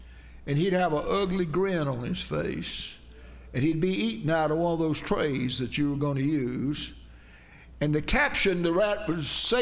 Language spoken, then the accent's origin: English; Haines City, Florida, United States; also born or lived in South Georgia; When I was a kid, we moved to Florida from South Georgia. In South Georgia, we had a creek, but you couldn't hardly get your feet wet in it. And we came down here to the Haines City where we got lakes everywhere.